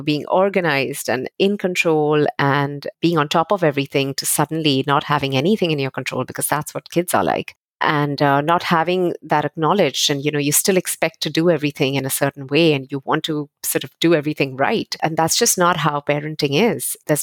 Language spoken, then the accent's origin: English; India; now in London, United Kingdom; I am Indian. I was born and raised in India, and I've lived in about four countries, including the US, and now live in London.